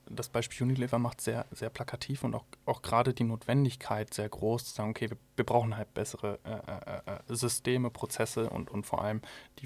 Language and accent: German; Bielefeld, North Rhine-Westphalia, Germany; ich komme aus Bielefeld, ja, das Hinterland.